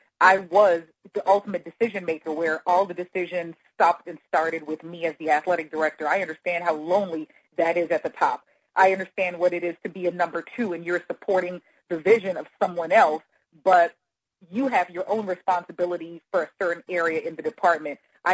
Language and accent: English; Saint Croix, U.S. Virgin Islands; Born and raised in St. Croix, U.S. Virgin Islands, and went to college at a small historically black institution in Charlotte, North Carolina.